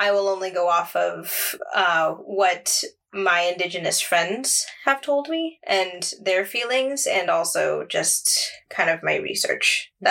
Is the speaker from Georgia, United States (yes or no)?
no; Arizona, United States; So my background is that I'm from Arizona. And as I grew up, when we had to learn about Arizona, you know how a lot of people, they learn their state history.